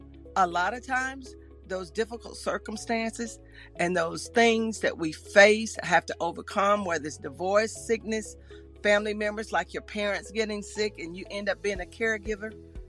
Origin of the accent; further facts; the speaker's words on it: Decatur, Alabama, United States; I was born and raised in Decatur, Alabama, a small town with a population of about 52,000 people.